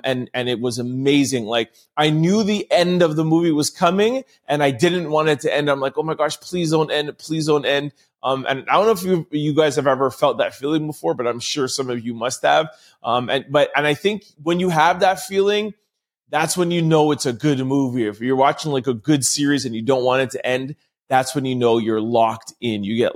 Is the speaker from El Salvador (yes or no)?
no; Jamaica; growing up as a Jamaican kid. Both my parents are Jamaican. My dad was born in Kingston. My mom was born in Manchester, Mandeville, Jamaica.